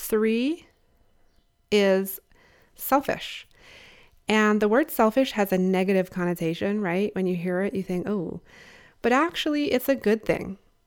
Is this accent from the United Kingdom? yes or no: yes; England, United Kingdom; You know, I grew up in England in middle school and high school, and it's just kind of a way of life in England.